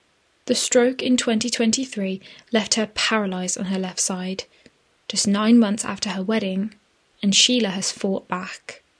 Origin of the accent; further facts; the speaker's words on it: Oldbury, West Midlands, United Kingdom; And Oldbury is close to my heart because it's my hometown